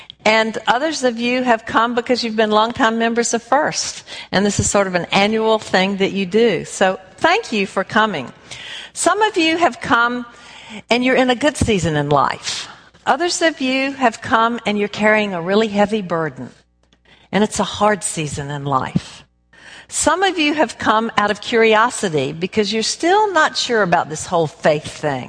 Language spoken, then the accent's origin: English; Columbia, South Carolina, United States; born there; I was born in Colombia many years ago, and it's great to be back. I haven't been back here in about 5 years